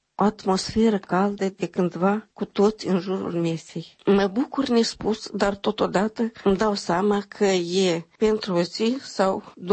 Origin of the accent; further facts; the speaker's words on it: Dolna, Strășeni District, Moldova; m-am oprit în satul meu de Baștină Dolna, o localitate mică, dar așezată pitoresc